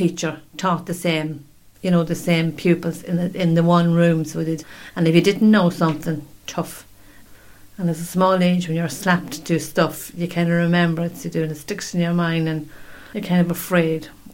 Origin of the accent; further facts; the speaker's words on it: Cavan, Ulster, Ireland; I'm from Cavan Town. I grew up in a kind of out the country